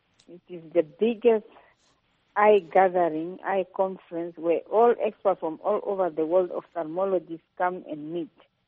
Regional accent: Namibia; I said, I'm from Namibia.

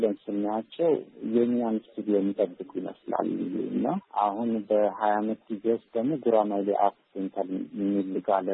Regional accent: Addis Ababa, Ethiopia; born there; የተወለድኩት እዚሁ አዲስ አበባ ፒያሳ ዶሮ ማነቂያ ባለ አካባቢ ነው። በአገር ፍቅርና በዶሮ ማነቂያ ያለ ትንሽ ሰፈር ነው። ሹፌር ሰፈር ይባላል።

